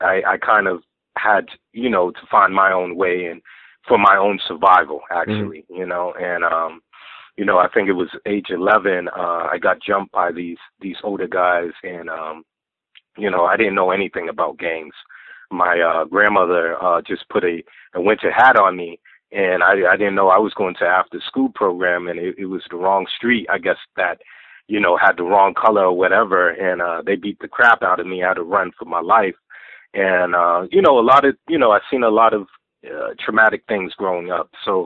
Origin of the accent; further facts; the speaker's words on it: Boston, Massachusetts, United States; Okay, well, I'm from the Boston area. You know, I grew up in Roxbury, which is a inner city in Boston